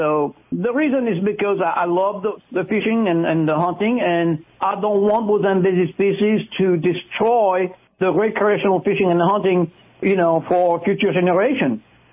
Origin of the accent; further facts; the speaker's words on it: France; And going back to growing up in France, I grew up in the 60s as a kid.